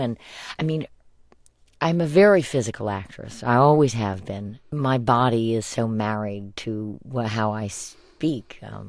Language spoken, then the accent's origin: English; the South, United States; I'm from the South. I know those people. I grew up there.